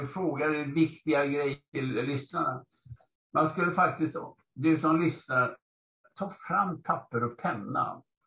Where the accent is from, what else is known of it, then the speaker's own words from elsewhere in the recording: Gothenburg, Västra Götaland County, Sweden; Jag är uppvuxen i Göteborg och det var det man hade på alla skolan och sånt.